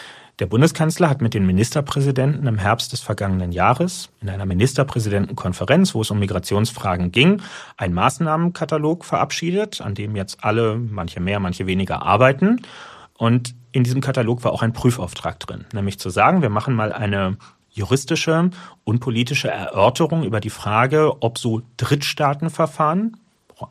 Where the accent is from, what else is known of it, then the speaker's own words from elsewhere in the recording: Berlin, Germany; Ich bin Berliner, dafür muss ich mich nicht schämen